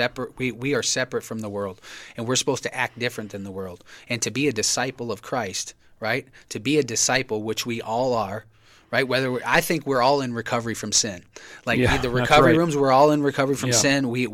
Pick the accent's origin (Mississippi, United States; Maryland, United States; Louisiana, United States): Louisiana, United States; I'm from Louisiana. I have to explain it in layman's terms.